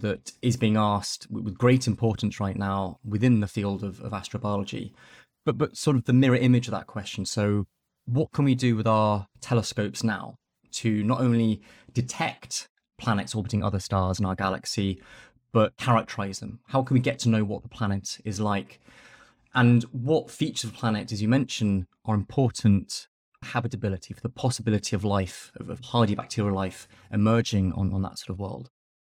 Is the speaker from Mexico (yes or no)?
no; Nairobi, Kenya; I grew up in Nairobi in Kenya when my family was living overseas.